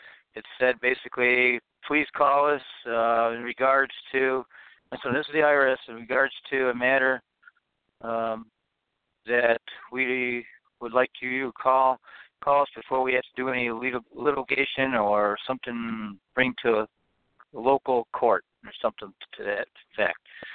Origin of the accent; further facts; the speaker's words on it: Illinois, United States; I am from Illinois.